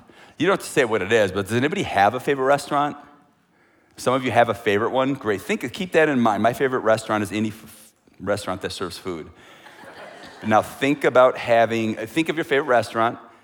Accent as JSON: {"language": "English", "region": "Wisconsin", "country": "United States", "said": "now I'm from Wisconsin, so that makes sense."}